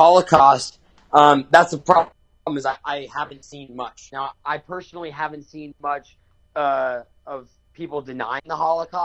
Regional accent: Florida, United States; because growing up in South Florida, we have such a large Jewish population.

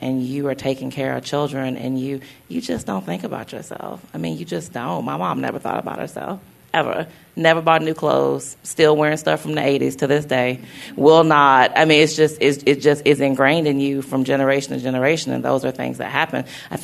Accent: Louisiana, United States; I didn't grow up here. I grew up in Louisiana, and I grew up in an area probably similar to North Tulsa

